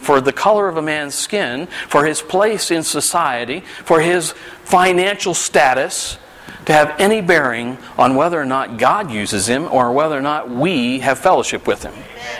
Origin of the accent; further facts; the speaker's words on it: the South, United States; See, I'm from the South, so that's the way we say it. Poor folks.